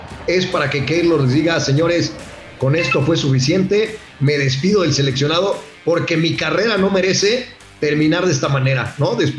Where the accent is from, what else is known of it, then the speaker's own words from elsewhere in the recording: Mexico; Cuando a nosotros nos tocó como mexicanos sufrir la goleada